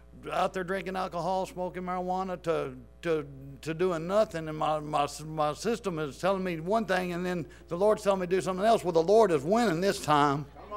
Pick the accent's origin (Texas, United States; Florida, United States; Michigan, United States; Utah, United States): Texas, United States; Midland; I'm from Midland, Texas, for those that don't know where I'm from.